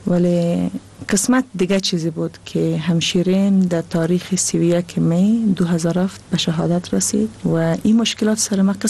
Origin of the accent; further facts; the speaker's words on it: Afghanistan; moved away; بعد از افغانستان آمدیم